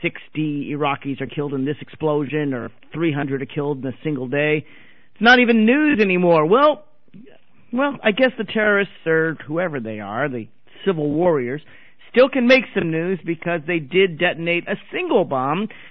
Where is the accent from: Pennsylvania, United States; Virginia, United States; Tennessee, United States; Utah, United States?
Virginia, United States; There's Virginia, my home state, which has sponsored a resolution saying regret for slavery